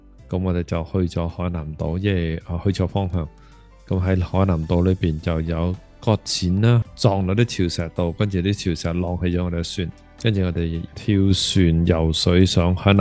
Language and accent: Chinese; Vietnam; also born or lived in Hong Kong; now in Toronto, Canada; 我们是越南的难民第一批来了多伦多了，当时是79年8月我就来了多伦多。